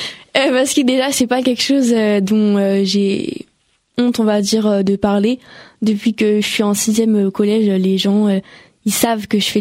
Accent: Île-de-France, France; Non, on vient tout du Val d'Oise.

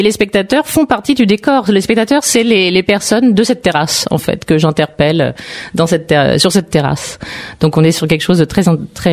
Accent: Île-de-France, France; Ah non, moi je suis de région parisienne au départ, et puis c'est assez nouveau cette vocation.

